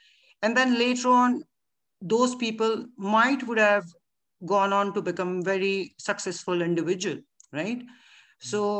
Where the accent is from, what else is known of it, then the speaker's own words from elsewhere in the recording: India; But we as Indian, we always have loved the game.